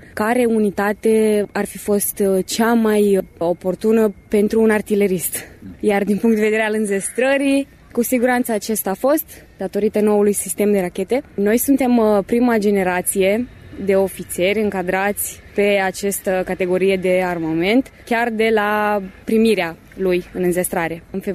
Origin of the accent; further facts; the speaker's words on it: Iași, Iași County, Romania; Sunt din Iași.